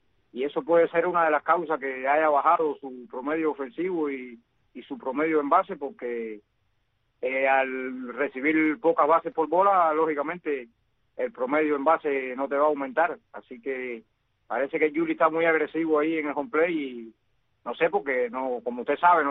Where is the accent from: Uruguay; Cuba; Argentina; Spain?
Cuba; como todo cubano que somos, queremos ver brillar a los cubanos ahí en las mayores.